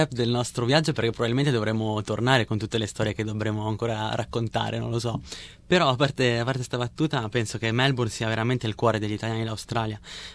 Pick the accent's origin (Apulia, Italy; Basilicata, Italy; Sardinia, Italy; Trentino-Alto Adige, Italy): Trentino-Alto Adige, Italy; Devo dire che io vivo una situazione ancora diversa rispetto al Trentino, perché sono altoatesino e da noi da sempre...